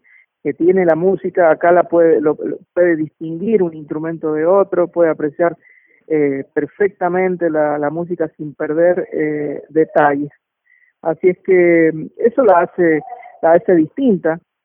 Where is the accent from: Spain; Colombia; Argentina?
Argentina; San Juan; los músicos que somos de acá de San Juan